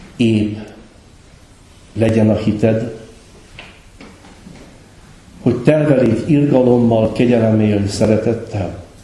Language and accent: Hungarian; Hungary; Van egy vád ellenem Budapesten. Magyar vagyok. Nem tudom, miért nem szégyellem. Nem tudom, miért vagyok büszke rá, de büszke vagyok